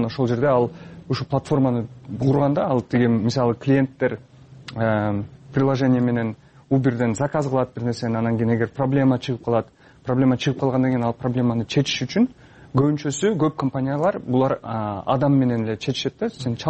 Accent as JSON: {"language": "Kyrgyz", "town": "Osh", "region": "Osh Region", "country": "Kyrgyzstan", "tie": "born or raised there", "moved": "yes", "said": "Мен мисалы өзүм Оштон болом, жөнөкөй эле мектепти бүткөм Оштон."}